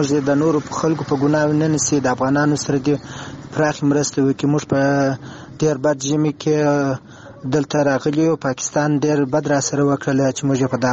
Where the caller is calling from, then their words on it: Kandahar, Afghanistan; also born or lived in Pakistan; د کندهار څخه … خبرې کوم. موږ د پاکستان څخه مهاجر شوي دلته د تورکو تل سره پراته یو.